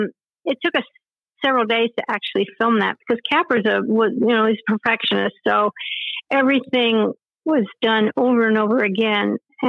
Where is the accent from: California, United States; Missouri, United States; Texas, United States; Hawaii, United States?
California, United States; Hollywood; I was born and raised in Hollywood. It doesn't snow in Hollywood.